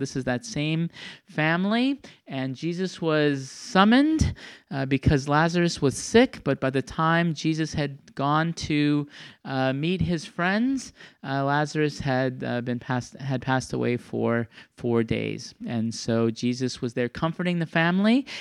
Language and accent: English; Milwaukee, Wisconsin, United States; It's back in my hometown of Milwaukee, so I won't be able to go.